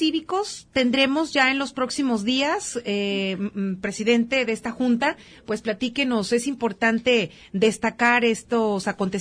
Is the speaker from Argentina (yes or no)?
no; Mexico; esta es también una forma de unirnos como mexicanos